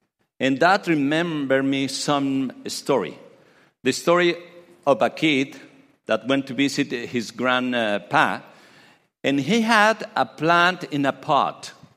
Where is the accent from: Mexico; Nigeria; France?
Mexico; now in United States; And as I told you, I'm from Mexico.